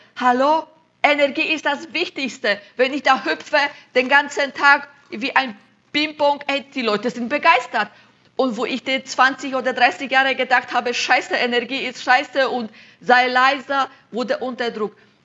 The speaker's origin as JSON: {"language": "German", "region": "Silesian Voivodeship", "country": "Poland", "second_language": "German", "moved": "yes", "lives_now": "Germany", "said": "ich komme aus Schlesien in Polen, dann kann ich auch Schlesisch sprechen. Jetzt wohne ich im Schwabenländle, da kann ich auch ein bisschen Schwabenländle."}